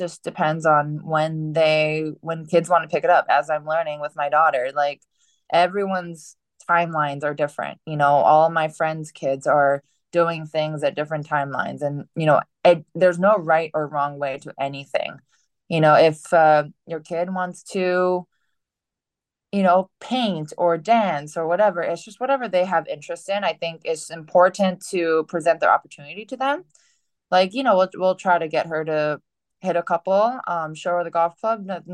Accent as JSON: {"language": "English", "region": "Hawaii", "country": "United States", "tie": "born or raised there", "said": "You know, I think that growing up in Hawaii gave me a really unique set of experiences."}